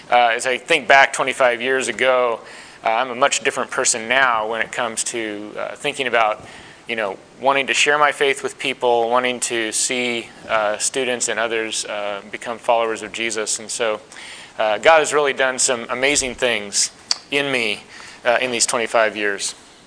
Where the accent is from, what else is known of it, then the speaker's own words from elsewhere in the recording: Kansas, United States; I'm a converted Southwesterner now. I grew up in Kansas, but I love the Southwest.